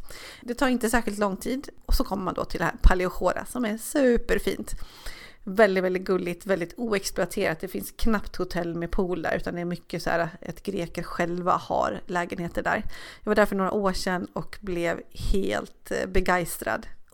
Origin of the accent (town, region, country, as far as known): Sweden